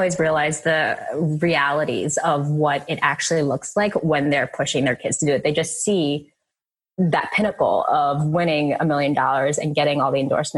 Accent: Jersey City, New Jersey, United States; born there; So this was when I was born in Jersey City. So this is when we were living up there.

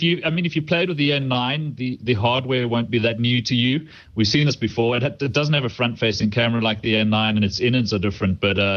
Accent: South Africa; I'm from South Africa

